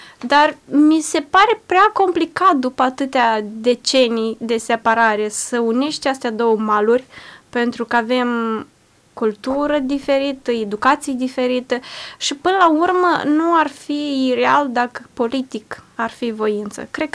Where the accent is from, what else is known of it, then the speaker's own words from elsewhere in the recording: Moldova; eu sunt din Republica Moldova, nu știu să vorbesc ucrainească